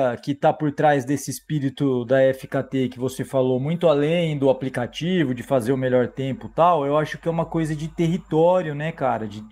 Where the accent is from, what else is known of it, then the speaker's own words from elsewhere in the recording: Bauru, São Paulo, Brazil; eu sou lá de Bauru, cara, um lugar que quase não tem atrativo, é tudo pasto e monocultura.